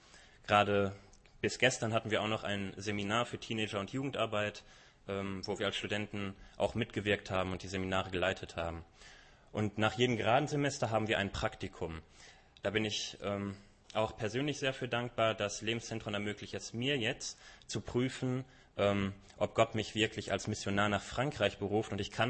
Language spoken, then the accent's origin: German; Adelshofen, Germany; ich komme auch aus Adelshofen